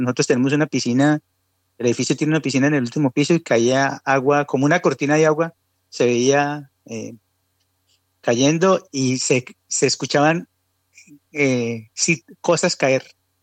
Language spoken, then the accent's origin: Spanish; Bucaramanga, Santander, Colombia; Yo soy de Bucaramanga, mi familia todavía es de Bucaramanga y todavía viven mis hermanos y mi mamá todavía vive en Bucaramanga.